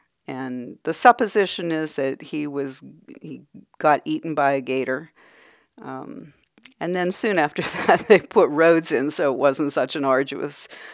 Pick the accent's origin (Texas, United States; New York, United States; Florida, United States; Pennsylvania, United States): Pennsylvania, United States; Pittsburgh; Well, I come from Pittsburgh, and you know, we're very polite drivers here.